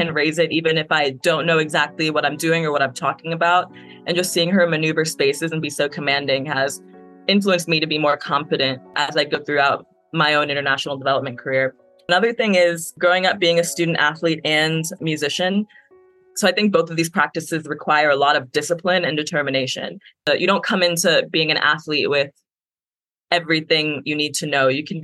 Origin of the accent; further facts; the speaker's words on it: Chicago, Illinois, United States; As an African-American, it was super life-changing to recognize that, you know, even though I'm from Chicago and everyone looks like me there